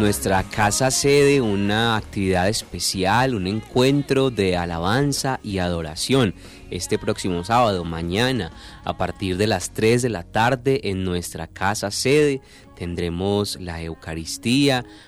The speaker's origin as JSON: {"language": "Spanish", "country": "Colombia", "lives_now": "Ecuador", "said": "soy colombiano y bueno, feliz de estar con ustedes a esta hora de la mañana"}